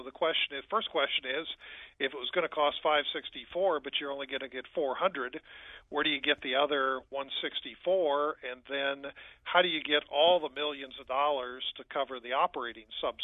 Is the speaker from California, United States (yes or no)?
no; Coshocton, Ohio, United States; And I also have to confess that as a young person growing up in Coshocton, Ohio, I love toy trains, had a big board with them.